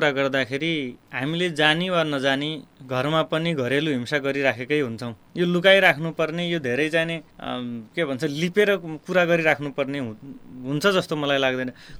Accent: Sirkot, Sudurpashchim Province, Nepal; बैतडी हो फेरि हाम्रो बैतडी सिरकोट हो

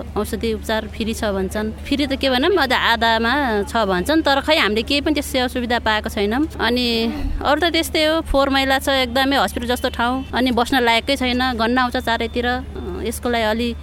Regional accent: Khajura, Lumbini Province, Nepal; हामी यहीँ नजिकैको भए मेरो घर चाहिँ खजुरा हो

